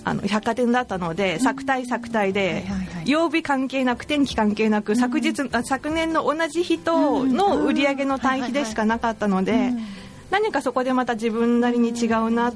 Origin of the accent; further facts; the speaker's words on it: Fukuoka, Japan; 私は福岡で市内で生まれ育ったんですけれども